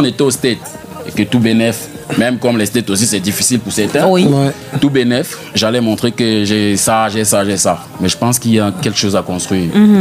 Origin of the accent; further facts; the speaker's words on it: Cameroon; born there; Mais moi je suis né au Cameroun.